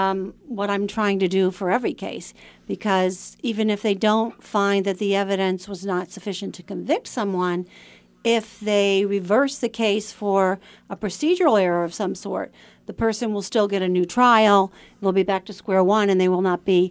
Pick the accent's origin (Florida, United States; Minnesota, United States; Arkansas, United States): Florida, United States; born there; Yes, I was born in Florida.